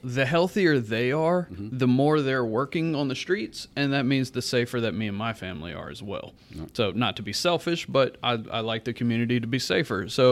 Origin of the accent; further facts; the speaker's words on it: Baton Rouge, Louisiana, United States; I'm originally from Baton Rouge, but I have some family ties to Louisiana Tech